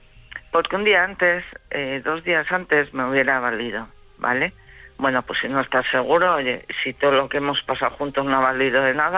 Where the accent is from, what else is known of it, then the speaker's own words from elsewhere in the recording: Palencia, Castile and León, Spain; moved away as an adult; Yo sabéis que soy de Palencia, este chico es de Zamora.